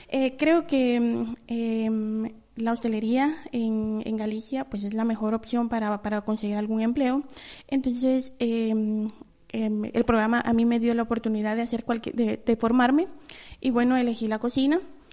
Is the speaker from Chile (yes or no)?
no; Guatemala; Vengo de Guatemala.